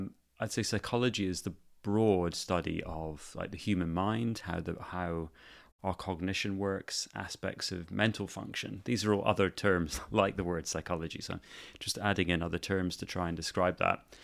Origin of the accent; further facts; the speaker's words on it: Edinburgh, Scotland, United Kingdom; This is where I grew up in Edinburgh.